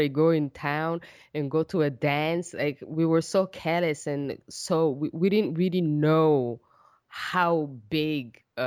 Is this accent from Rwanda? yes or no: yes; Rwanda; also born or lived in Nairobi, Kenya; I was born and raised in Rwanda, and also had an opportunity to travel as a child, as young, and also live in Kenya, in Nairobi